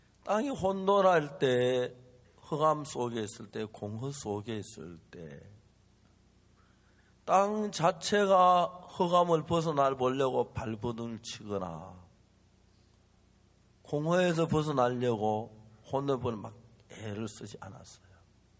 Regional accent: Seonsan, North Gyeongsang, South Korea; 제 고향이 가까운 선산인데 우리 같이 어릴 때 자랐던 친구들이

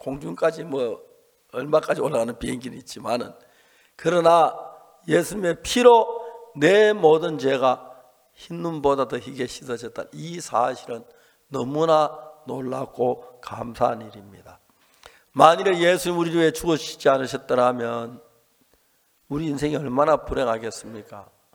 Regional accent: North Gyeongsang, South Korea; born there; 저는 경북 순산에서 태어났고요. 1944년에 태어났습니다.

